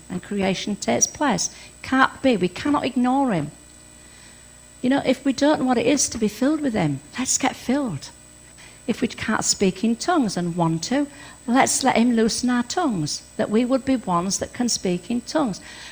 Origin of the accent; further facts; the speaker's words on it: England, United Kingdom; however, in Scotland, I must admit, when I go up to Scotland, I am the English.